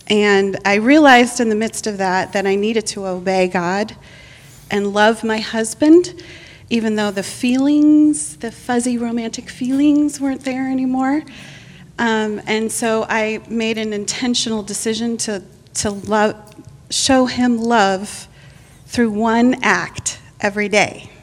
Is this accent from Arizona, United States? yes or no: no; New Jersey, United States; He's from Chicago, I'm from New Jersey, if you're wondering about the accent.